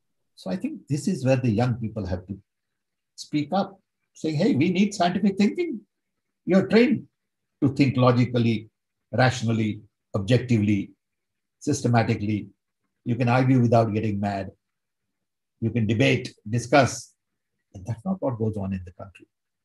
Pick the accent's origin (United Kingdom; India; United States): India; Growing up in India, you know your dad doesn't pay tax.